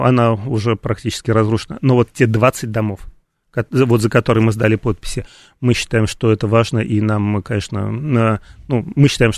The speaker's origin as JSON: {"language": "Russian", "region": "Moscow", "country": "Russia", "tie": "born or raised there", "said": "Я родился здесь, я вырос в Старой Москве в доме 19 века с печным отоплением"}